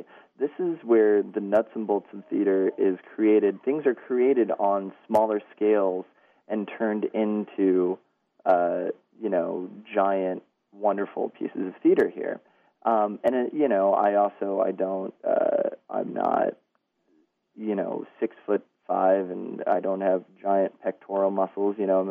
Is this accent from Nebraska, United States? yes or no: yes; Nebraska, United States; I'm from Nebraska. I got my BA at the University of Nebraska-Lincoln